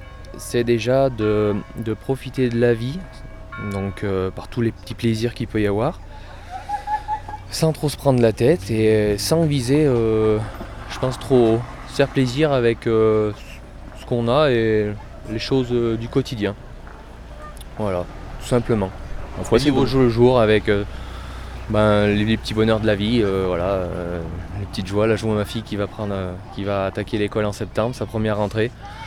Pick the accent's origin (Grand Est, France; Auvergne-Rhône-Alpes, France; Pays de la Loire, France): Auvergne-Rhône-Alpes, France; on vient du Nord Ardèche, à Nonnet.